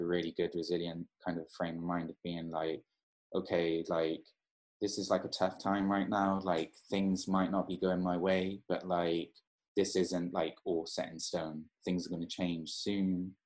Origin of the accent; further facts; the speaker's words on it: United Kingdom; for me as a Brit, I'm just basically like staying in.